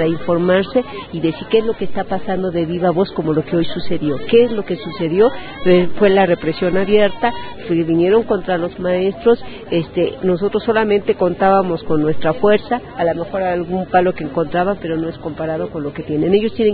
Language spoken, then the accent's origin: Spanish; State of Mexico, Mexico; Yo soy particularmente del Estado de México, el Valle de México, agrupa a todos los municipios conurbados